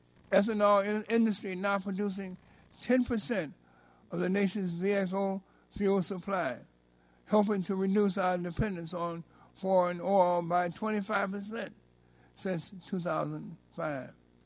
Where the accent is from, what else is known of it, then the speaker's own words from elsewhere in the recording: Illinois, United States; for stakeholders from my home state of Illinois